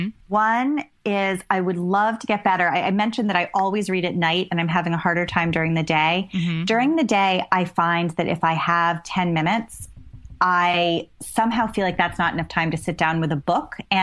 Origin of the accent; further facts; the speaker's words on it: Rhode Island, United States; I grew up in Rhode Island, mm-hmm. and I still consider myself a New Englander.